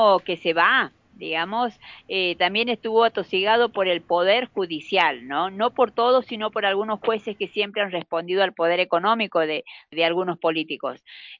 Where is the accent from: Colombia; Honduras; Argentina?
Argentina; para analizarnos como argentinos